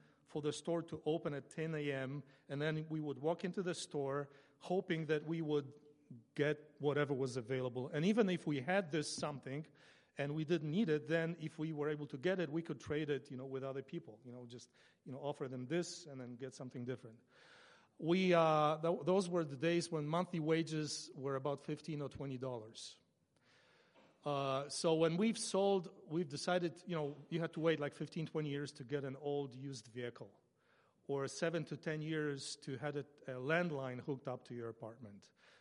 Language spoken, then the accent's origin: English; Poland; moved away as an adult; My wife and I were born in Poland. We grew up in Poland, which was a communist country at that time.